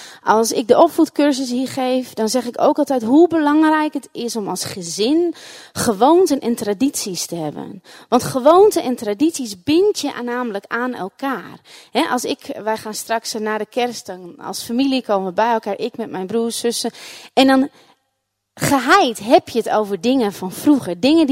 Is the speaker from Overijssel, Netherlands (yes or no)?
no; Ten Post, Groningen, Netherlands; dat wij dan op kerstnachtdienst naar de sporthal gingen in Ten Post, waar ik vandaan kom.